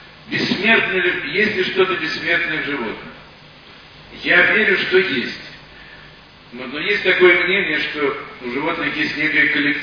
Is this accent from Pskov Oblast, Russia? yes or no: no; Moscow, Russia; born there; Я хотя родился в Москве